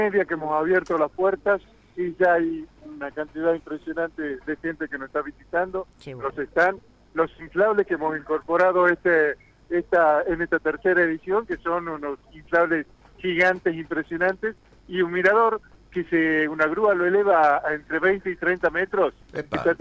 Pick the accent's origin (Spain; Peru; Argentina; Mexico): Argentina; Tucumán